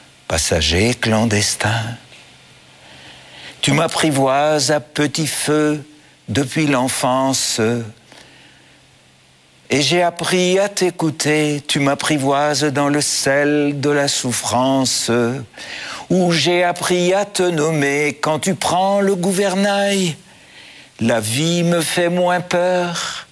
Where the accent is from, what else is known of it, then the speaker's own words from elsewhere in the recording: Athens, Attica, Greece; Comme Obélix, je suis tombé dedans quand j'étais petit, en Grèce. Ma famille était très, très chrétienne, très pratiquante.